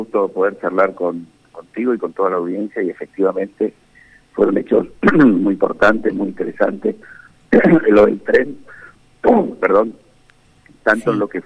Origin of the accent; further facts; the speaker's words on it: Argentina; para nosotros como argentinos